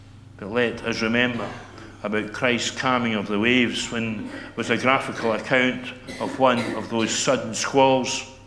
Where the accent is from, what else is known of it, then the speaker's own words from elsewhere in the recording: Rothesay, Scotland, United Kingdom; now in Aberdeenshire, United Kingdom; I come from Rothesay in the island of Bute, where I had lived for 52 years up until the end of last October, until my wife and I moved to Aberdeenshire.